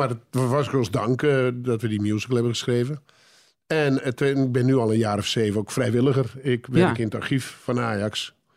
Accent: Muiden, North Holland, Netherlands; Ik was natuurlijk Telstar, want ja, ik kwam uit de Muiden en dan ben je voor Telstar.

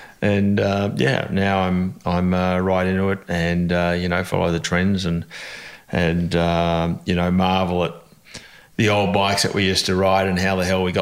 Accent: Australia; also born or lived in England; I was actually born in England. Not everybody knows that. They assume I was born in Australia. But when I was very young, I came back to Australia with my mother, who was originally Australian.

